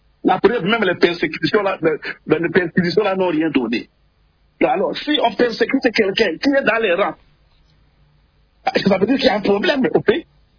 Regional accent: Kisangani, Tshopo, DR Congo; now in Kinshasa, DR Congo; chez moi à Kisangani

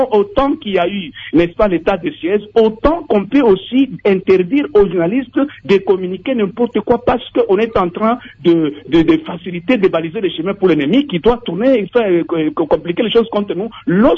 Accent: DR Congo; en tant que Congolais patriotes

